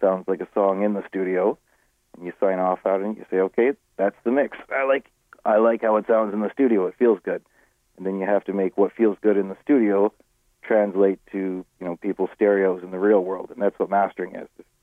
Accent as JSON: {"language": "English", "town": "Winnipeg", "region": "Manitoba", "country": "Canada", "tie": "born or raised there", "also_born_or_lived": "Vancouver, Canada", "said": "I grew up in Winnipeg. I played in bar bands around here, moved myself out to Vancouver, got into the studio scene out there"}